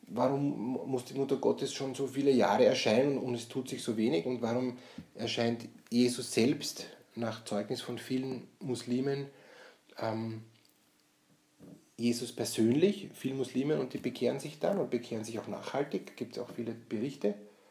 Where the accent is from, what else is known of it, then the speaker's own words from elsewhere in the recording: Austria; Haben wir die Lektion noch nicht gelernt als Österreicher?